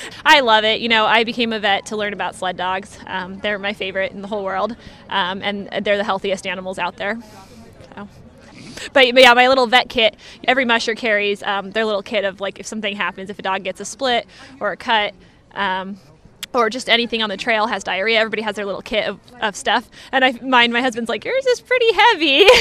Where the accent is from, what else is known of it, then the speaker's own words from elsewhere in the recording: Bethel, Alaska, United States; growing up in Bethel, I mean, we trained on ice and snow and wind and sand and gravel.